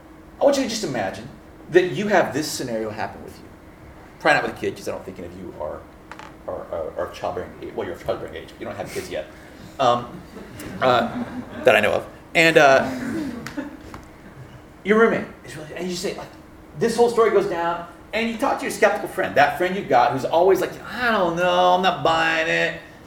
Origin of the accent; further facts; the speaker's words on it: Deep South, United States; so I'm from the Deep South. When I say the Deep South, I mean Duck Dynasty South.